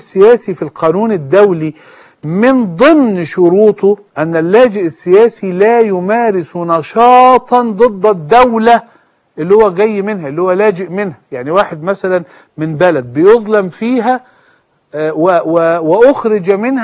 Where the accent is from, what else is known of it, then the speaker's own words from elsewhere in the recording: Egypt; احنا عندنا في مصر حتى الآن كفور باسم صحابة